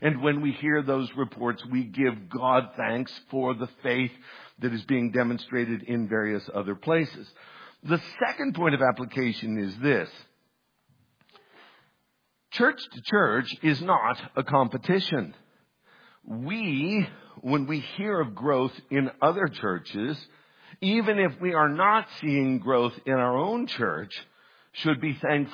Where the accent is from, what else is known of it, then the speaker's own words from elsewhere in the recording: Du Bois, Pennsylvania, United States; I grew up in Du Bois, Pennsylvania, in a little church, the Du Bois Christian and Missionary Alliance Church.